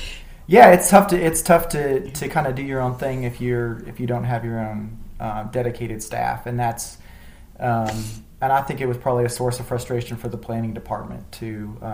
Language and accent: English; the Ozarks, United States; also born or lived in Midwest / West; I lived in the Ozarks. And so I grew up in the Ozarks primarily. Before that, lived in some parts of the Midwest and West. But really, I grew up in small town Ozarks